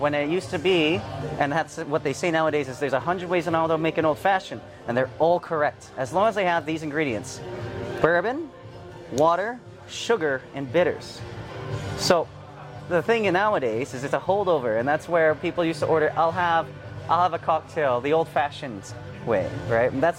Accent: Edmonton, Alberta, Canada; I'm born and raised in Edmonton.

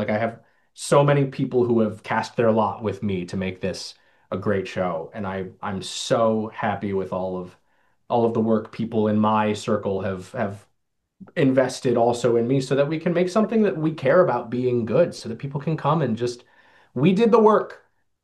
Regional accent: Pittsfield, Massachusetts, United States; what it was like growing up in Pittsfield with the holidays

